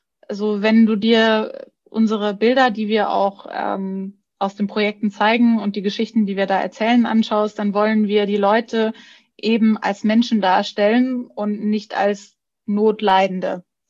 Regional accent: Bavaria, Germany; ich bin Bayerin und deshalb, das definiert sich daraus, dass ich eben nicht aus Sachsen bin oder nicht aus Schleswig-Holstein

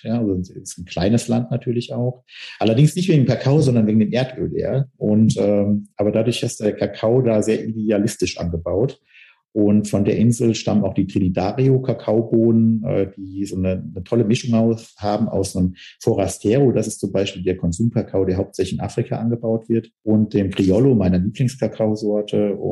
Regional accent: Neunkirchen, North Rhine-Westphalia, Germany; Also mein Großvater hat damit schon angefangen und war dafür ganz bekannt in Neunkirchen. Das ist der Ort, wo ich herstamme im Siegerland.

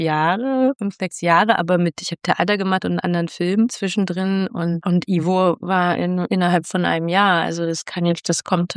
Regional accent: Berlin, Germany; Ich komme aus Berlin.

